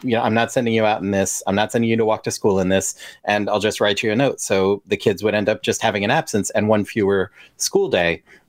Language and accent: English; Long Island, New York, United States; Yeah, you know, I grew up on Long Island about 100 years ago, and actually in the 80s and 90s